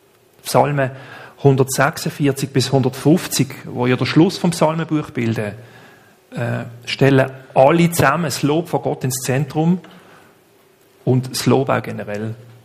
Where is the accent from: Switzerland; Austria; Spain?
Switzerland; Basel, Basel-Stadt; Bei uns in Basel ist es zumindest so, wenn man unterwegs ist, draussen, dann begegnet einem Musik eigentlich auf Schritt und Tritt.